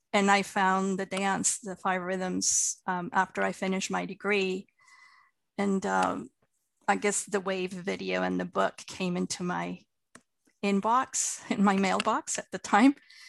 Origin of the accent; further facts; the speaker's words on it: Mexico City, Mexico; So yes, I grew up in Mexico City and my parents were involved. Well, my dad was involved in tourism.